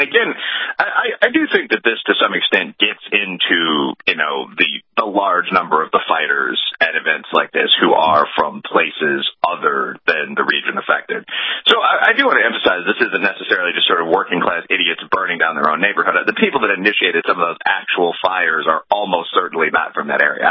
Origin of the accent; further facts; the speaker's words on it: Chicago, Illinois, United States; I come from a very urban background, black and Irish American family. I'm from Chicago.